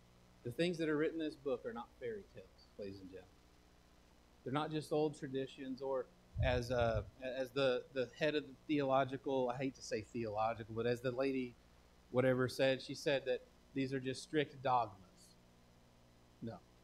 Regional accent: Texas, United States; Maybe not yee-haw. I'm from Texas. What do y'all shout here?

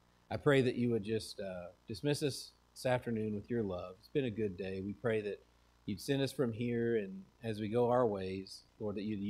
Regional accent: Texas, United States; I mean, I'm from Texas. We all carry pocket knives.

